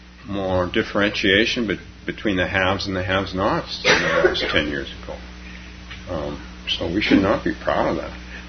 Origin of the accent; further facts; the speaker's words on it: California, United States; he was governor of my home state, California.